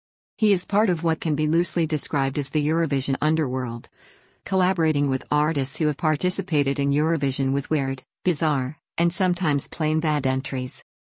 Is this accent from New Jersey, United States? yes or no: yes; New Jersey, United States; But I was raised in New Jersey, where we have sunshine and beaches, so clearly I was not the target audience.